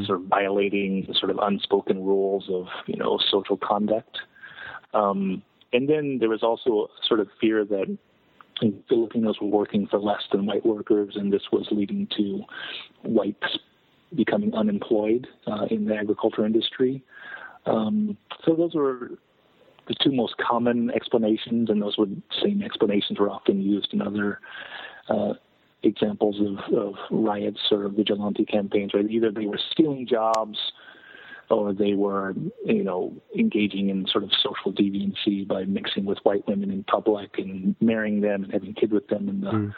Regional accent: Yakima, Washington, United States; Correct, in Yakima, my hometown.

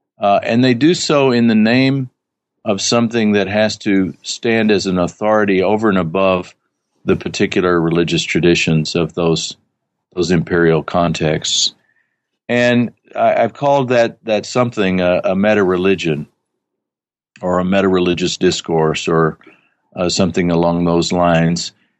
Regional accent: United States; My own interests have continued to evolve in terms of my sense in which, as an American, our view of religion is very peculiar

